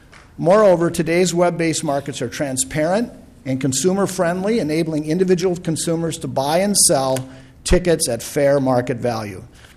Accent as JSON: {"language": "English", "town": "Winona", "region": "Minnesota", "country": "United States", "said": "from Winona. I'm a professor at Winona State University, economist."}